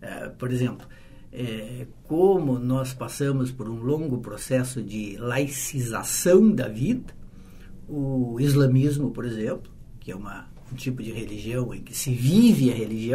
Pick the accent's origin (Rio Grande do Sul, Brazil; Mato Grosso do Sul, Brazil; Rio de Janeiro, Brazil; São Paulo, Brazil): Rio Grande do Sul, Brazil; Santana do Livramento; Eu vim do interior de Santana do Livramento. Caminhar lá é uma coisa quase esdrúxula.